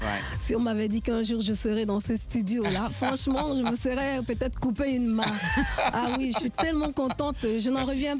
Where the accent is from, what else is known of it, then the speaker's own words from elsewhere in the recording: Côte d’Ivoire; Donc, je suis née en Côte d'Ivoire, j'y ai grandi.